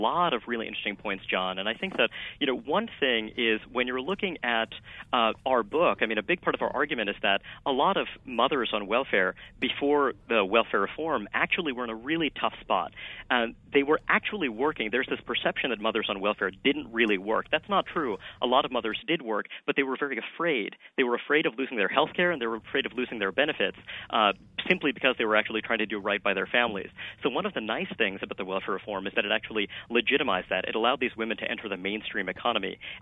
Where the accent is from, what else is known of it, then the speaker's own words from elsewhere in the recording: Brooklyn, New York, United States; like my folks and the kind of people that I grew up with in Brooklyn